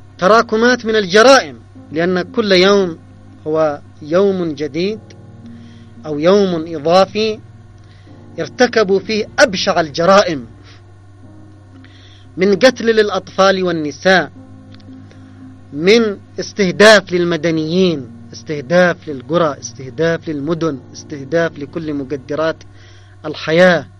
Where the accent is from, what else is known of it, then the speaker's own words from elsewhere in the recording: Yemen; نحن كشعب يمني